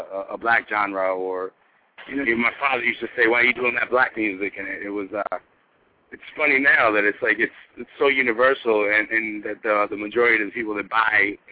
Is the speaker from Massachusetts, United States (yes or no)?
yes; Cambridge, Massachusetts, United States; also born or lived in Boston / Lowell; Grew up in Cambridge. Then we moved out of there, you know, grew around all over the neighborhoods of Boston. Pretty much gypsy lifestyle, just bouncing from neighborhood to neighborhood. And ended up in Lowell for 8 years.